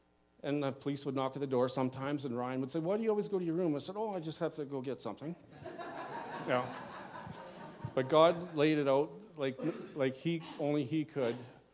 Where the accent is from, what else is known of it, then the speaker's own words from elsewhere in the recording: Chauvin, Alberta, Canada; when I grew up in Chauvin, Alberta